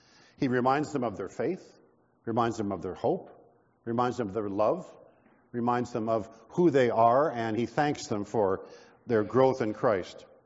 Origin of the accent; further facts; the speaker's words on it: Winnipeg, Manitoba, Canada; Now, I'm from Winnipeg, but not at 3 in the morning in the dark.